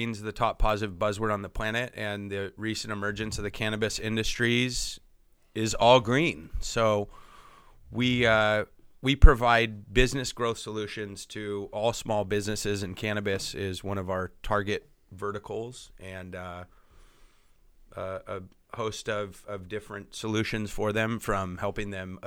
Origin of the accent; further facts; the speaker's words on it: Villa Park, California, United States; I'm not from here. I'm from Villa Park. It was known as Vanilla Park when